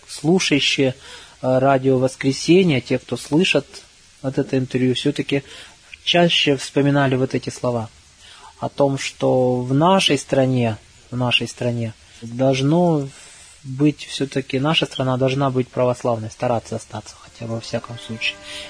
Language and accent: Russian; Sakha Republic, Russia; я не просто якут, я православный человек в первую очередь